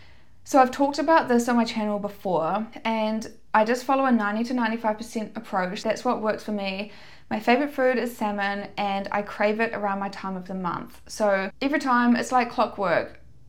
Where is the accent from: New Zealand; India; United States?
New Zealand; also born or lived in Auckland; now in Australia; And I'm from New Zealand. I lived in Auckland for, I think, 3 years before I came to Australia.